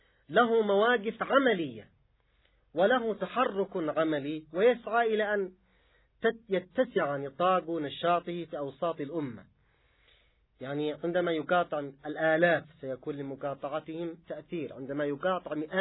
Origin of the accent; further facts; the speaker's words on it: Yemen; أذكر عندنا في اليمن في مرحلة من المراحل قبل سنوات طويلة